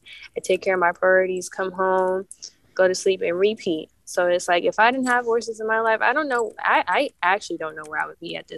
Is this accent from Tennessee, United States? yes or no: no; Oakland, California, United States; I am an inner city kid. I'm from West Oakland.